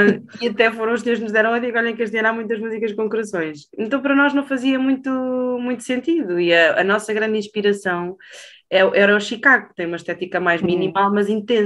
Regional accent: Portugal; aquilo que nós entregamos em palco enquanto portugueses

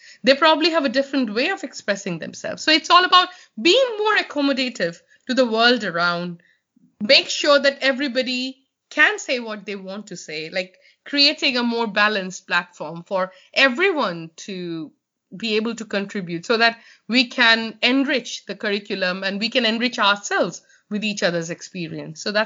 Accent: India; I come from India.

